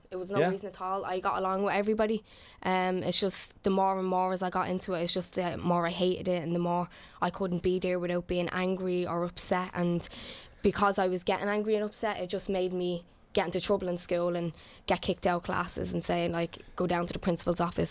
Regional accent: Dublin, County Dublin, Ireland; I'm 17, I'll be 18 in 2 weeks' time. I'm originally from the Liberties. I live in Ballyfermot now

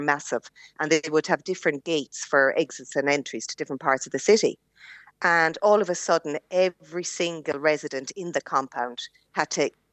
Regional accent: Ballina, Connacht, Ireland; now in Wexford, Ireland; I'm living in Wexford for the last 20 years with … I'm originally from Mayo, Ballina.

